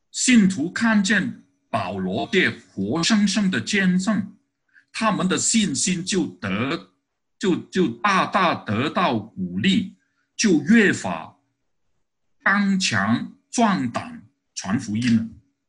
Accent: Hong Kong; 我可以说是香港的50后出生的人。我是在60年代到70年代在香港就是成长的。

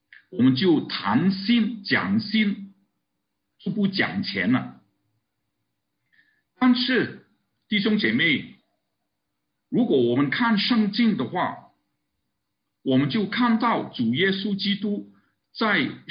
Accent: Guangdong, China; 这个可能是我们广东人的术语啊

